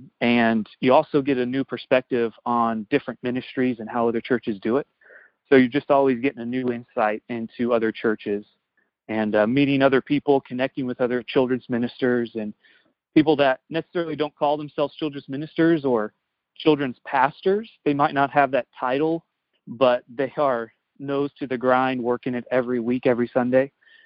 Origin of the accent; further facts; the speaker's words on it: Florida, United States; now in Bentonville, United States; So born and raised in Florida and started kids ministry when I was about 14 or 15, because that was the cool thing to do.